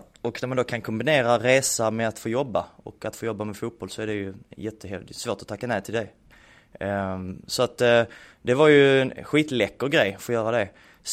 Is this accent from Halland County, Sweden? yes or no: no; Ystad, Skåne, Sweden; now in Örebro, Sweden; För mig som skåning som flyttade upp så blev det här uppe.